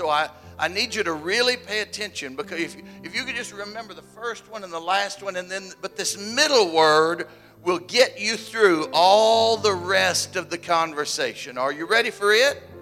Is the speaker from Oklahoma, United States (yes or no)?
yes; Tulsa, Oklahoma, United States; As Pastor said, I hail from Oklahoma, from Tulsa to be specific, and you are looking at a real live Cherokee Indian from Oklahoma.